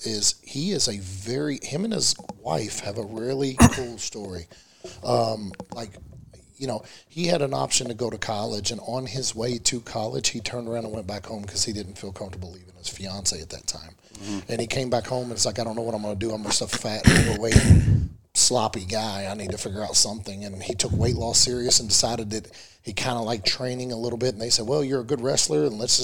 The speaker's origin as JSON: {"language": "English", "town": "Louisville", "region": "Kentucky", "country": "United States", "tie": "born or raised there", "said": "I am from Louisville. I'm actually Valley Station born and raised."}